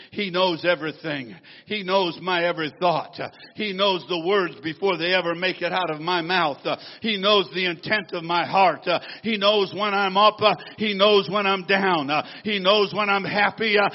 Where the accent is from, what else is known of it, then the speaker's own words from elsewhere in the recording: Buffalo, New York, United States; He's back in my hometown, Buffalo.